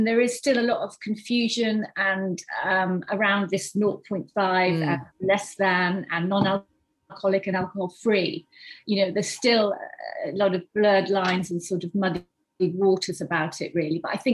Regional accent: South West England, United Kingdom; Also, because we're from Devon, we wanted to have the coastline as part of our product.

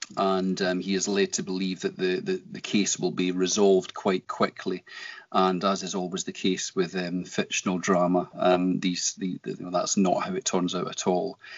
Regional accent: Scotland, United Kingdom; I am Scottish

